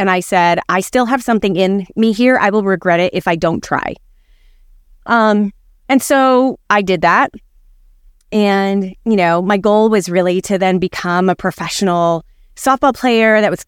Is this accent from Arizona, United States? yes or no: yes; Arizona, United States; I grew up in Arizona.